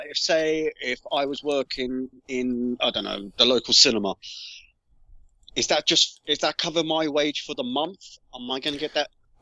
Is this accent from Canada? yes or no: no; London, United Kingdom; I grew up in London.